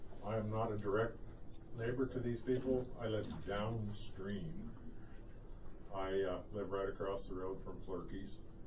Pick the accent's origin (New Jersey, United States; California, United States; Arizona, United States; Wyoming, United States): Wyoming, United States; Jackson Hole; moved away; Well, I'm a refugee from Jackson Hole. I moved from Jackson Hole 25 years ago because I needed a place to raise my family.